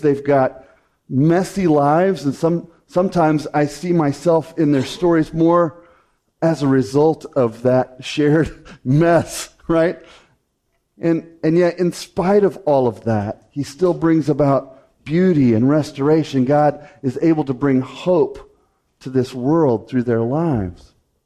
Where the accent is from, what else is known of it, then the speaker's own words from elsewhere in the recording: Denver, Colorado, United States; I confessed a couple weeks ago that I grew up in Denver.